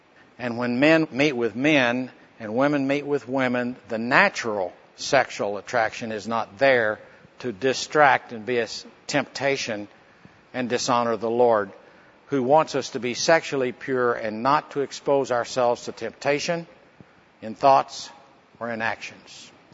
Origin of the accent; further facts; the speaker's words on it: Oklahoma City, Oklahoma, United States; I'm from Oklahoma City.